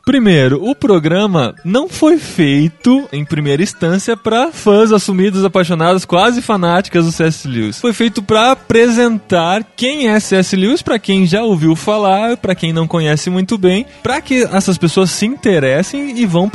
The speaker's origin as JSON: {"language": "Portuguese", "town": "Piracicaba", "region": "São Paulo", "country": "Brazil", "tie": "born or raised there", "said": "E o terceiro e-mail é da Adna Prado, lá da minha terrinha, Piracicaba."}